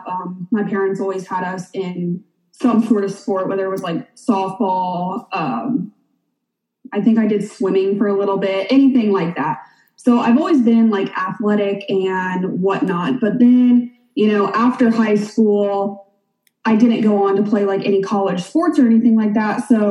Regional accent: Indiana, United States; so I'm originally from Indiana, but you went to college in Indiana, but we connected down here.

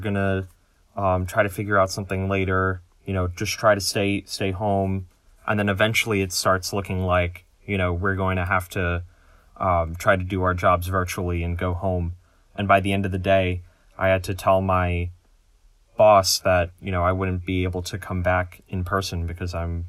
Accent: Pennsylvania, United States; And I'm actually in my hometown in Bucks County right now because I worked as a poll worker in the election

